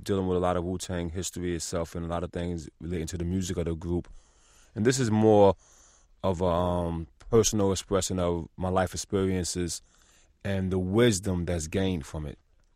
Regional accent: New York City, New York, United States; being one of 11 children, it was, you know, very hard times growing up in New York City.

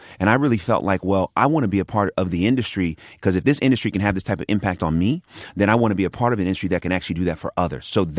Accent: Oakland, California, United States; now in Los Angeles, United States; Yeah, I came from Oakland, from the Bay Area, middle child of three boys

